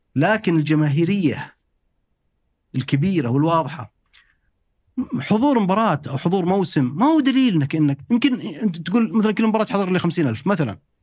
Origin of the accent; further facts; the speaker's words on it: Rafha, Northern Borders, Saudi Arabia; عندنا في الشمال يعني في رفحة كمدينة صغيرة رفحة أيضا منقسمة نصر وهلال.